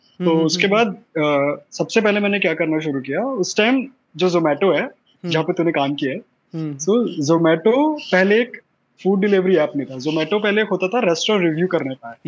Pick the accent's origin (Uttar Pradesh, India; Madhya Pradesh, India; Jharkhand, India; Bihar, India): Uttar Pradesh, India; Meerut; moved away as an adult; now in Delhi, India; मैं यूपी से हूँ, यूपी में एक जगह मेरठ, तो स्कूलिंग वगैरह सब वहां से हुआ 12th तक। उसके बाद हायर एजुकेशन के लिए मैं दिल्ली आ गया